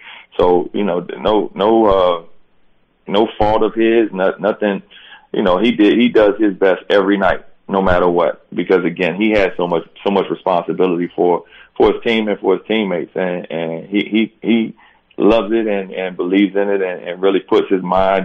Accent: Silver Spring, Maryland, United States; I grew up in Silver Spring, Maryland.

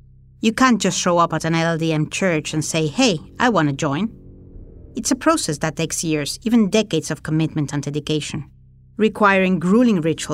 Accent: Nuevo León, Mexico; In the summer of 2015, I learned that the then governor of my home state, Nuevo León, had flown the hour and a half flight to Guadalajara

